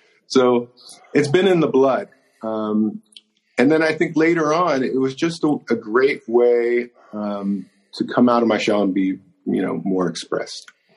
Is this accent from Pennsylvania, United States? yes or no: yes; Philadelphia, Pennsylvania, United States; Growing up in Philadelphia